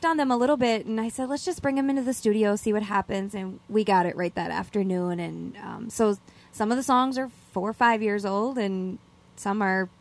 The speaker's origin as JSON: {"language": "English", "town": "Duluth", "region": "Minnesota", "country": "United States", "tie": "born or raised there", "said": "I was born and raised in Duluth, but my mom and dad's family, all from Mellon, Marengo, Ashland area."}